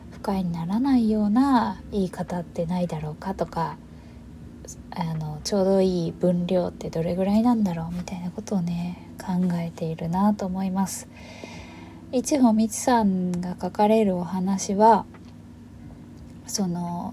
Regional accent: Kansai, Japan; accent: Kansai dialect; moved away; こっちに出てきて20年ぐらい経つので、自分のその関西弁というものに自信がなくなり始めていた

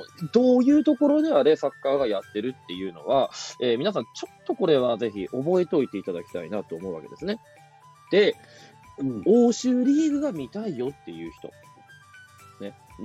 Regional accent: Hirosaki, Aomori, Japan; 例えばね、青森で僕は生まれ育ち、もうスポーツなんて全然見れませんでした。

